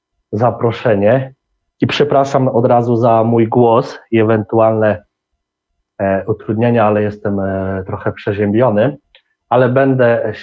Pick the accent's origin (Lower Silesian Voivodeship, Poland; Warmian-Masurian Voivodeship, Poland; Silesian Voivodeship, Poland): Warmian-Masurian Voivodeship, Poland; Szczytno; odkąd pamiętam, to wychowywałem się nad jeziorem. Wiesz, pochodzę z Mazur, z bardzo pięknego miasta, ze Szczytna. Tam do najbliższego jeziora miałem jakieś 600 metrów.